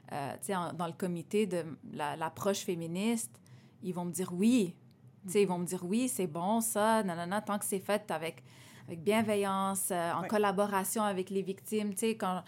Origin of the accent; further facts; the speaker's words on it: Lebanon; en étant une femme qui vient aussi d'une culture, tu sais, je suis libanaise, fait que c'est une culture très ancrée, avec beaucoup de valeurs très spécifiques